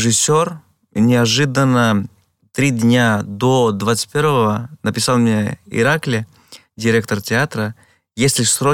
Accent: Greece; now in Russia; я грек, который я родился, жил в Греции, сейчас 5 лет назад приехал в Россию.

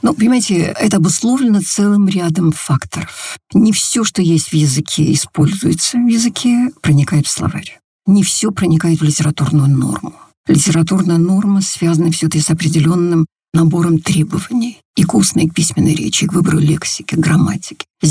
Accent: Caucasus, Russia; born there; first language Kabardian; мой родной язык кабардинский. Я родилась на Кавказе, поэтому мой родной язык кабардинский. И русский язык мой такой же родной язык. То есть это два языка, на которых я говорила изначально. Но с 8 лет я еще заговорила по-английски.

